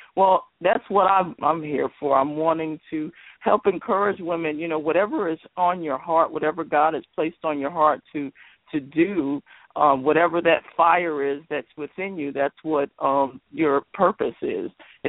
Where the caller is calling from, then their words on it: Houston, Texas, United States; I'm calling from Houston, Texas.